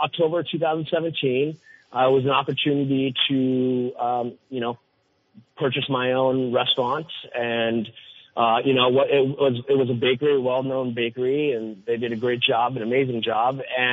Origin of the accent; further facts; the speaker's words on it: Philippines; born there; I was born in the Philippines